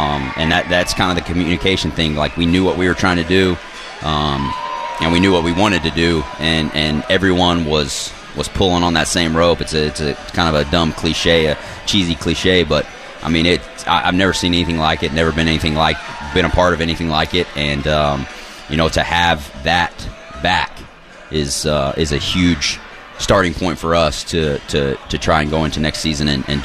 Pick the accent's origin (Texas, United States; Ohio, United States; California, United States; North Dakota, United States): Texas, United States; I grew up in Texas, so got a lot of Dallas Cowboy fans